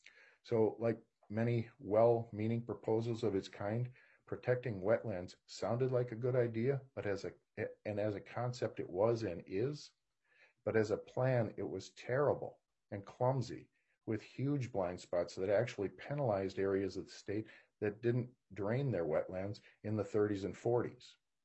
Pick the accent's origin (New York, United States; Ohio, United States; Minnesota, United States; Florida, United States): Minnesota, United States; Minneapolis; I grew up in South Minneapolis at the end of runway 29 right.